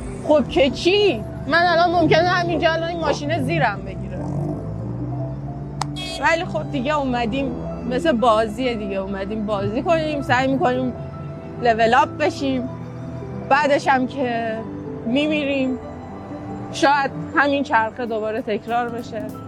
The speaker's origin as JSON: {"language": "Persian", "region": "Hamadan", "country": "Iran", "said": "من همدانیم. حالا اینجا دارم درس میخونم، سر کار میرم."}